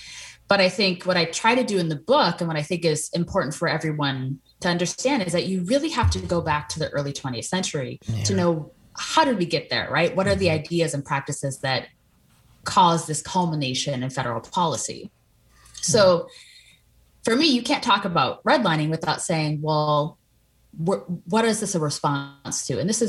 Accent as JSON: {"language": "English", "region": "Minnesota", "country": "United States", "tie": "born or raised there", "said": "I talk a little bit in the intro about, you know, my experience as growing up around the Twin Cities."}